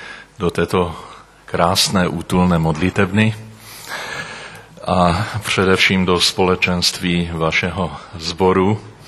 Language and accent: Czech; Český Těšín, Moravian-Silesian Region, Czechia; accent: Těšín; Můj jazyk prozrazuje, že jsem z Moravy, z Těšínska. Narodil jsem se v Těšíně a vyrůstal jsem na Slezsku.